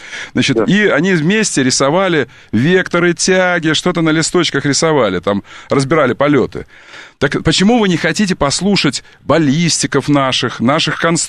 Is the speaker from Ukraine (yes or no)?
yes; Ukraine; Ну, так хорошо, я тоже хохол, круто.